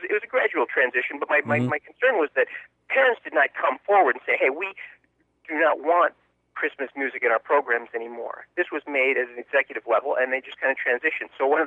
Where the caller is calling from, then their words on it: Marshfield, United States; I'm calling from Marshfield.